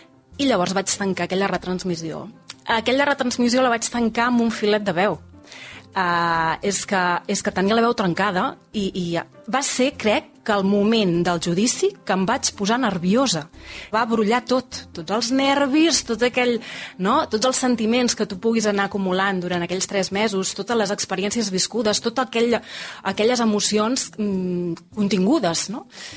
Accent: Balsareny, Catalonia, Spain; also born or lived in Manresa; tinc 42 anys, soc de Manresa, tot i que vaig créixer a Balsareny.

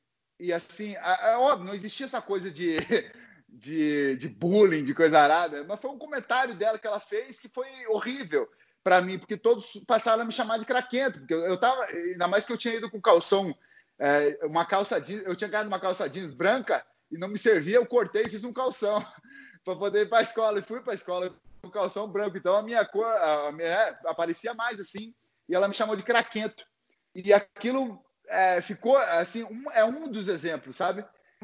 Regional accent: Caçador, Santa Catarina, Brazil; eu venho de Caçador, Santa Catarina

